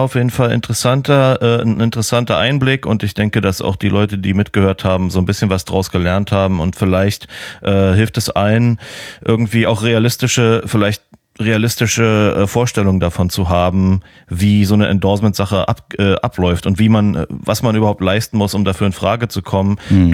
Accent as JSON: {"language": "German", "region": "Berlin", "country": "Germany", "said": "Grüße in meine alte Heimat Berlin, die ich sehr vermisse."}